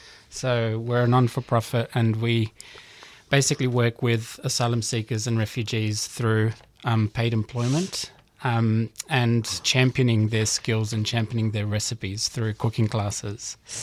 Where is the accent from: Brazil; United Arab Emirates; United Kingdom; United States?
Brazil; Oh yeah, I'm from Brazil.